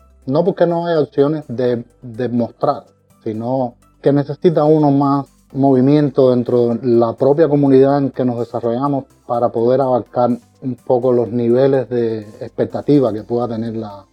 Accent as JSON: {"language": "Spanish", "country": "Cuba", "said": "soy un artista cubano, graduado de la Escuela Nacional de Artes de Cuba, en la ciudad de La Habana."}